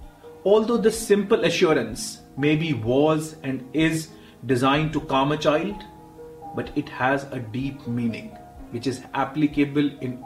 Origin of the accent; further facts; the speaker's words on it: India; I remember when I was a young child growing up in India